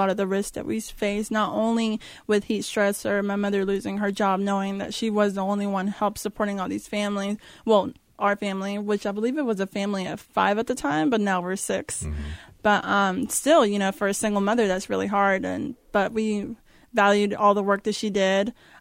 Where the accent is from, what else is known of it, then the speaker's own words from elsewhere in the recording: Pink Hill, North Carolina, United States; also born or lived in California; Yeah, we're from Pink Hill, North Carolina. Well, we were originally born in California, but we moved because of different issues.